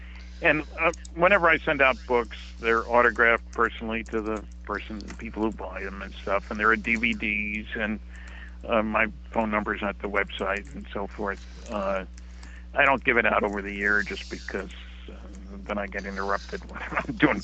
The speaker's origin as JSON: {"language": "English", "region": "New Brunswick", "country": "Canada", "tie": "born or raised there", "said": "I grew up in New Brunswick. I spent 2 years in New Brunswick, New Jersey as well, incidentally, at Rutgers University."}